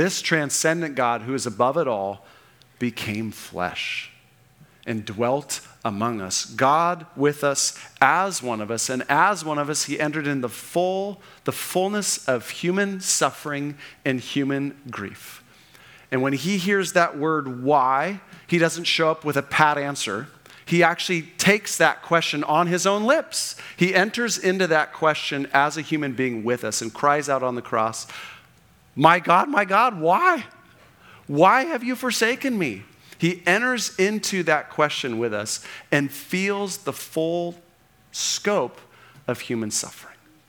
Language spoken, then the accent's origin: English; California, United States; I grew up in Orange County and I've got these great friends.